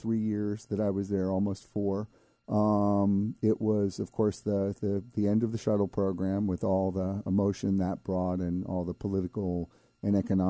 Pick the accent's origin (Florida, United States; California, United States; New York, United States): Florida, United States; And growing up in Florida, and of course, like everyone our age, sitting in the living room late at night watching, you know, that historic moon mission